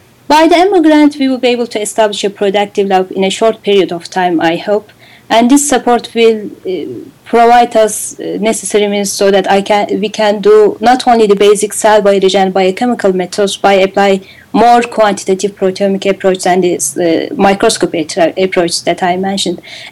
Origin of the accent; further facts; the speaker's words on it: Ankara, Turkey; English is a second language; also born or lived in United States; I was from Ankara, from the capital of Turkey